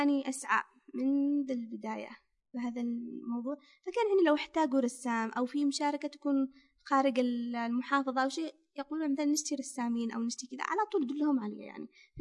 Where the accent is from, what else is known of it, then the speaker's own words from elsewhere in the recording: Yemen; جيت من اليمن، الوحيد اللي جيت من اليمن،